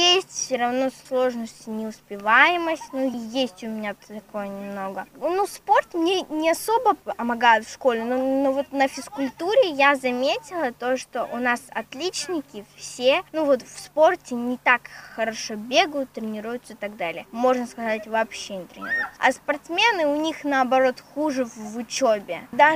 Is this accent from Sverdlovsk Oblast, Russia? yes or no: yes; Yekaterinburg, Sverdlovsk Oblast, Russia; now in Yurginskoye, Russia; Приехала я из города Екатеринбург.